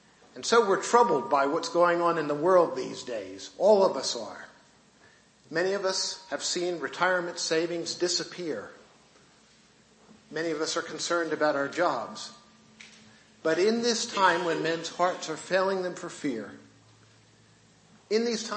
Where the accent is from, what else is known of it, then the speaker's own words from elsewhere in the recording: United States; Now, I'm an American, and I have to confess that, like most Americans, we forget everything that happens above, say, about the 49th parallel.